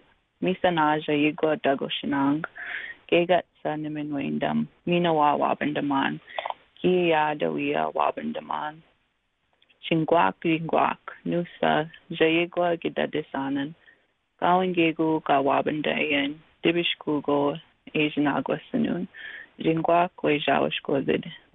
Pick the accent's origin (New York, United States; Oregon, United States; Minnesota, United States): Minnesota, United States; Leech Lake; I'm from the Leech Lake area, and I was home visiting family.